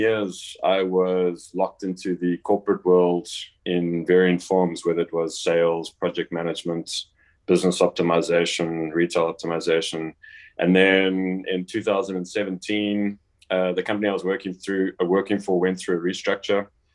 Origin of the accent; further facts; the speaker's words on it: South Africa; also born or lived in London; now in United States; I obviously was born and raised in South Africa. I've lived in London for a couple of years and I live in America with my wife, but I'm still passionate about South Africa.